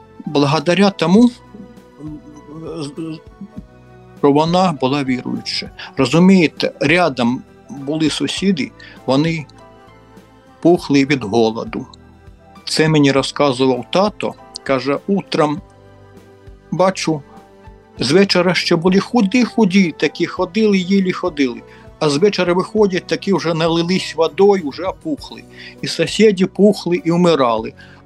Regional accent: Ivot, Sumy Oblast, Ukraine; born there; Родився я в Сумській області, Шостинський район, село Івот є таке.

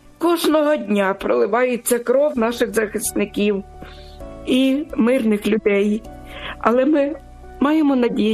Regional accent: Sumy, Sumy Oblast, Ukraine; я хочу передати вітання у моє рідне місто Суми

